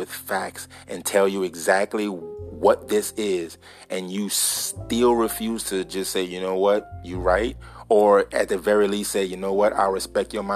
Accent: United States; And I say we, because I'm an American.

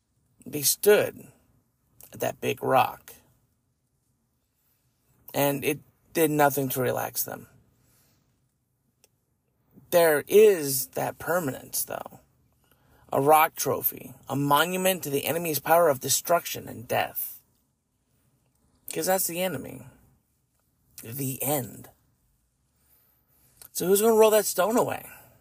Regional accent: Las Vegas, Nevada, United States; I mean, I'm from Las Vegas, so rocks are our thing.

